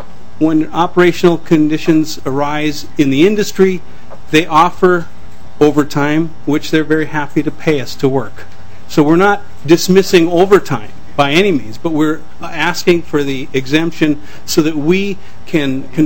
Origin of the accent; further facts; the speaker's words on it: Hibbing, Minnesota, United States; from Hibbing, Minnesota.